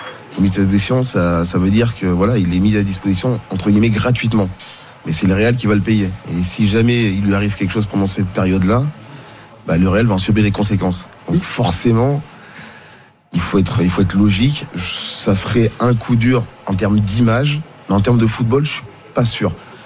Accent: France; On est français, donc on aimerait que tous les meilleurs joueurs français

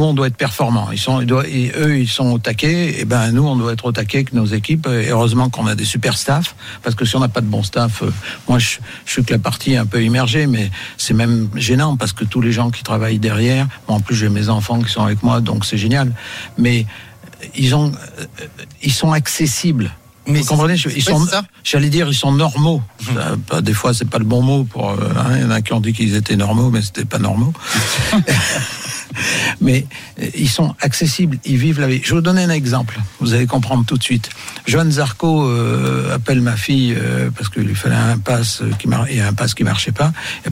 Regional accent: Auvergne-Rhône-Alpes, France; Non, c'est normal, je suis auvergnat, donc c'est pas gênant, on est éduqué pour ça.

